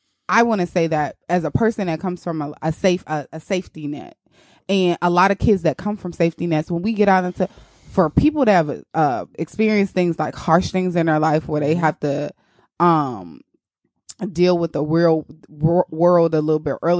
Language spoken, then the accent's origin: English; St. Louis, Missouri, United States; who is a phenomenal choreographer in St. Louis, Missouri, back home in my Anthony Red Williams in my hometown.